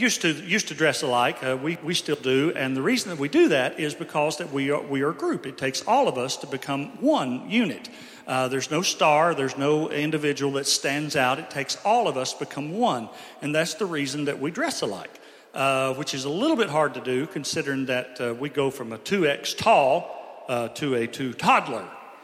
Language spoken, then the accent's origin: English; Asheville, North Carolina, United States; the great thing about being here in the mountains, not only is this my hometown, Asheville, this is my home church, and it's great being at home.